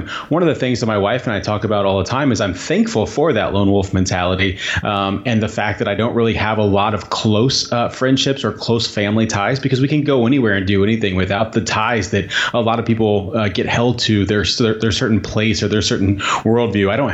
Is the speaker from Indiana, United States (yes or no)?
yes; Indiana, United States; Yeah, so you know, I grew up in Southern Indiana, and if you don't know anything about Southern Indiana, it is, I'm going to be very clear, I loved my childhood, but it's very backwards thinking.